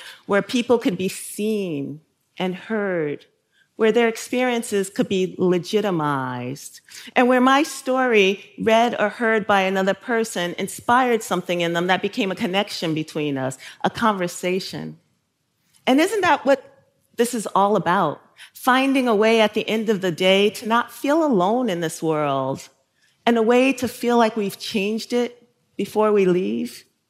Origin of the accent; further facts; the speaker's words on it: South Carolina, United States; now in New York City, United States; I mean, I came out of Jim Crow South, right? So I came from South Carolina to New York City.